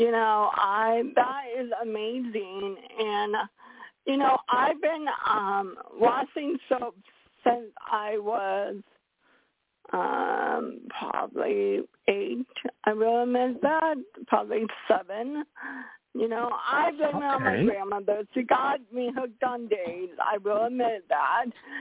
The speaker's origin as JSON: {"language": "English", "town": "Seattle", "region": "Washington", "country": "United States", "said": "Okay, I'm from Seattle, so you can't understand why I'm saying what I'm saying"}